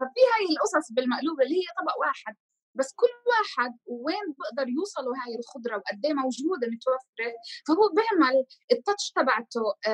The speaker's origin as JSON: {"language": "Arabic", "region": "Jerusalem", "country": "Palestine", "tie": "born there", "said": "أنا أصلي من يافا بس نحن تهجرنا من يافا وأنا وأبوي ولدنا بالقدس فنحن منعد حالنا مقاسة، بس لما يزرقونا يقولنا طب وين من القدس منعرفش نجاوب لأنه نحن فعليا يعني بس نولدنا بالقدس"}